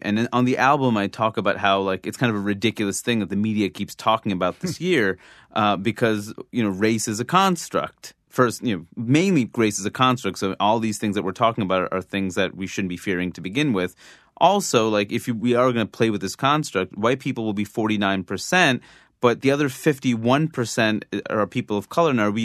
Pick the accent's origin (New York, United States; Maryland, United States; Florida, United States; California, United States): New York, United States; Queens; But other than that, like, it was wonderful growing up in Queens.